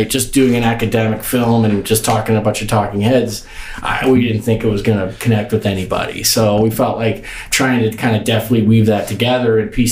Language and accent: English; Massachusetts, United States; also born or lived in Minneapolis / New York City; now in St. Petersburg, United States; I grew up in Massachusetts, spent some time in New York City as well, lived there for about 6 years. But we moved here, my wife and I moved here about in 2017.